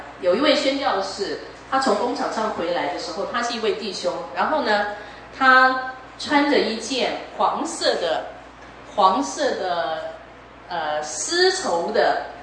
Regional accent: Taiwan; born there; 我就说我是台湾出生的啦。

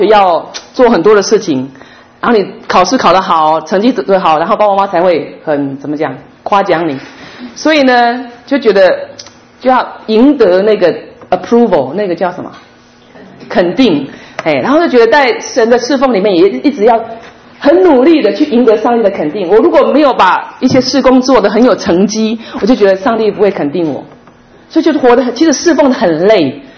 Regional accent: Taiwan; born there; 为什么我是生在台湾，为什么不是生在苏丹，为什么不是生在印度东北？

